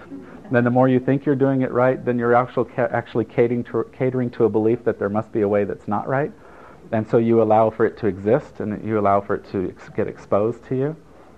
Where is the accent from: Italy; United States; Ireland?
Italy; Well, I grew up in Italy.